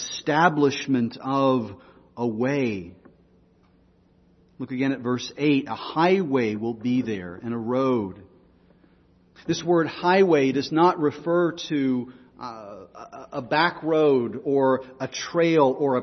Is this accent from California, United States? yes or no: no; Texas, United States; when I was growing up in West Texas, you could see those railroad tracks from afar off